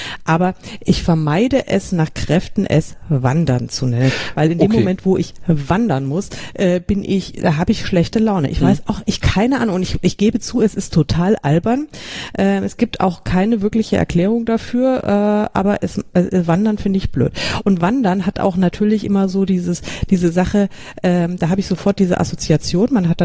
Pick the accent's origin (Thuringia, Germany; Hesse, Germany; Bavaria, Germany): Bavaria, Germany; vielleicht liegt es an meiner Kindheit in den 70er Jahren und ich komme ja aus Bayern und wir waren dann gerne mal irgendwie in den Bergen